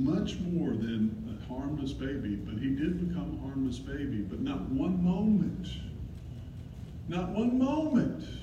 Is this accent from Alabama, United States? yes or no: yes; Alabama, United States; I'm a redneck from Alabama that can't speak English very well, much less Greek.